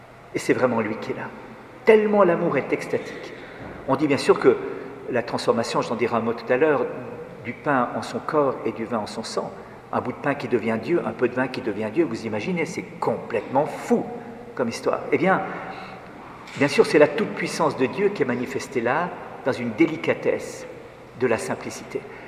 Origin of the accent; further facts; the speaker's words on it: Switzerland; Je suis suisse, j'ai des horaires habituellement.